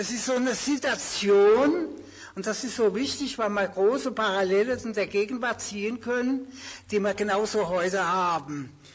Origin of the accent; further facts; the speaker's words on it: Aschaffenburg, Bavaria, Germany; born there; Aschaffenburg ist ja meine Geburtsstadt. Hier bin ich geboren. Geboren, sage ich mal, ist mal in der Steingasse geboren, aber gelebt haben wir die ganze Zeit in der Heinzelstraße